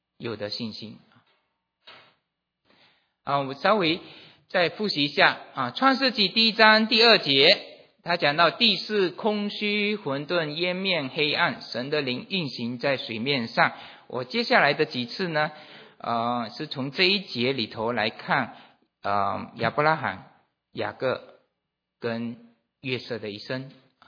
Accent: Malaysia; 我是马来西亚来的，那我从小呢是在一个这个怎么说，星期天来做礼拜的坐在椅子上的那个做礼拜的这个基督徒长大家庭里面长大的。

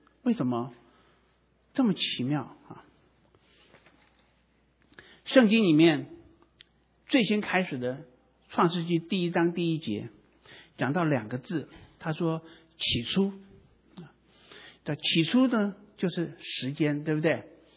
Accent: China; 我们中国人过这个旧历年哈

